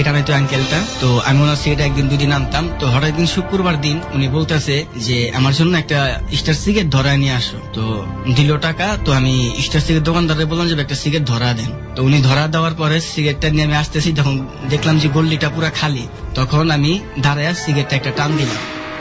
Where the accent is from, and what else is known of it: Dhaka, Dhaka Division, Bangladesh; born or raised there; also born or lived in Noakhali